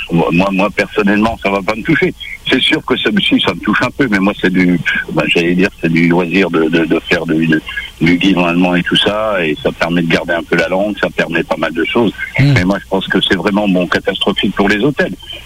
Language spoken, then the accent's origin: French; French Polynesia; On est français. On n'a pas les passeports américains. On n'a pas des passeports japonais. On a des passeports français ici, européens, il me semble.